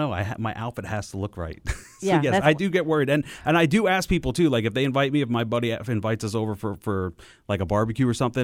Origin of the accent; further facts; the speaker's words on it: New Jersey, United States; also born or lived in Detroit; I mean, growing up in New Jersey, I mean, you heard sirens all the time.